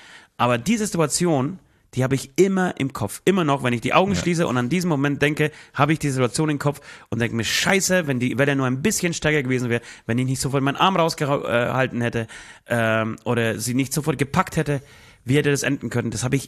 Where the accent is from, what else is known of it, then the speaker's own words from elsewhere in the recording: Poland; Urlaubsbild aus Polen. Euch einfach mal meine Heimat zeigen.